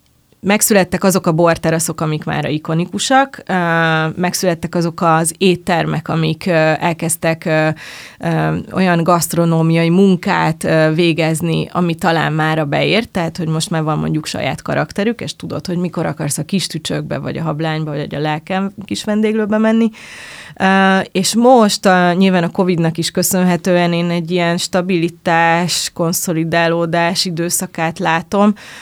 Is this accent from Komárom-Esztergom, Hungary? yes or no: no; Csopak, Veszprém County, Hungary; én balatonparti gyerekként nőttem fel Csopakon